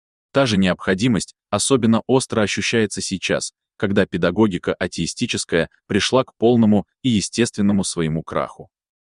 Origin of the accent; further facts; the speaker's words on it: Altai Krai, Russia; Летом 2002 года я оказалась у себя на родине, в Алтайском крае.